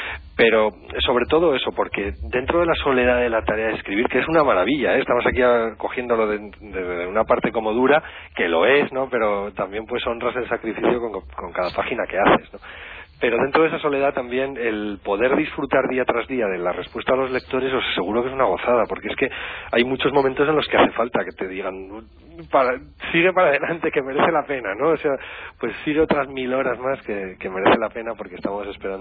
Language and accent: Spanish; La Rioja, Spain; Yo soy vecinito riojano, pero me siento muy de allá.